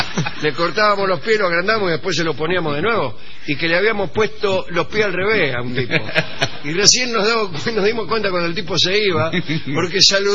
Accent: Tucumán, Argentina; now in Buenos Aires, Argentina; de Tucumán. Una de las cosas que extraño de cuando vivo en Buenos Aires es ir a verlos al paseo, etcétera.

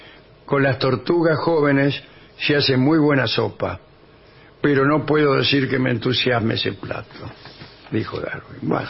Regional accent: Baigorrita, Buenos Aires Province, Argentina; Que para nosotros, que somos de Baigorrita

